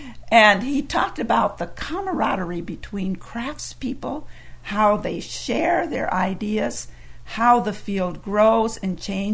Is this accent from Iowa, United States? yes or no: yes; Sioux Center, Iowa, United States; I'm from Sioux Center, Iowa